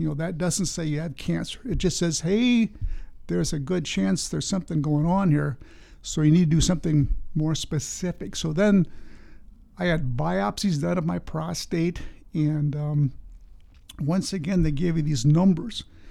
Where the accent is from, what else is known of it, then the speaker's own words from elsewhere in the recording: Richland Center, Wisconsin, United States; Well, I'm a Richland Center native, born and raised in Richland Center, graduated from Richland Center High School.